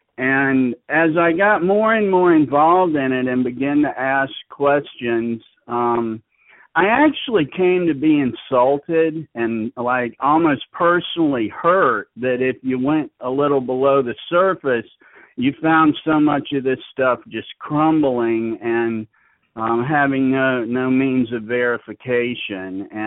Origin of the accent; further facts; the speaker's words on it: Nashville, Tennessee, United States; born there; also born or lived in Charlotte / New Orleans / Washington D.C. / Baltimore; now in Central Florida, United States; I was born in Nashville, and I've lived around the Southeast, Charlotte, New Orleans. Lived in the D.C., Baltimore area. At this point in time, I'm in Central Florida